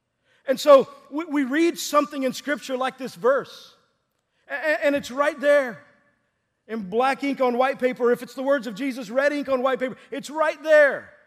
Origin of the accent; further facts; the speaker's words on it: Texas, United States; a church that my parents actually went to in the town I grew up in Southeast Texas